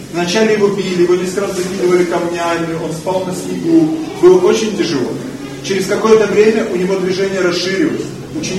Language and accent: Russian; Ukraine; Я так помню с детства, хотя я еще украинец.